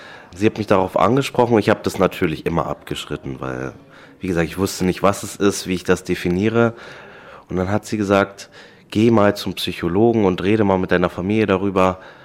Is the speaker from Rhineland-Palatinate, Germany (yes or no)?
no; Senftenberg, Brandenburg, Germany; ich komme aus Senftenberg, bin jetzt 25 Jahre alt